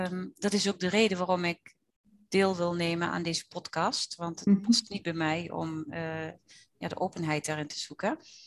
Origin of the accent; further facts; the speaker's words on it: Limburg, Netherlands; now in Beuningen, Netherlands; Ik woon onder de rook van Nijmegen in Beuningen. Oorspronkelijk geboren en getogen in Zuid-Limburg.